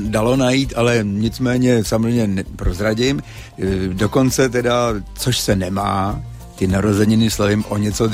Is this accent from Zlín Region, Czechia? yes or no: no; Prague, Czechia; Já jsem Pražák, rodilej Pražák. I když rodiče jsou původem z Moravy.